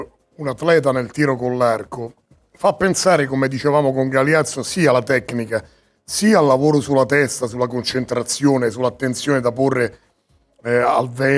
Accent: Rome, Lazio, Italy; sono romano di Roma Centro

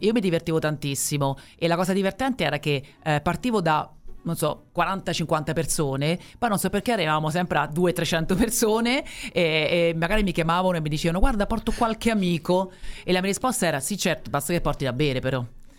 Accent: Rome, Lazio, Italy; non si preoccupi, guardi, sono romana, la so al momento giusto

